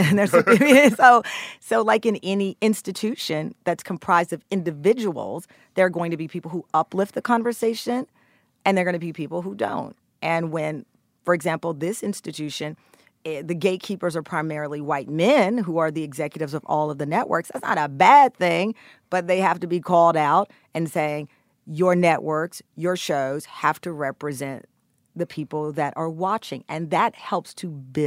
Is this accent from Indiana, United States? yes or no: no; Texas, United States; Because if I am unapologetically a Black Southern woman, God mm-hmm. bless, I'm from Texas, I say it every 5 seconds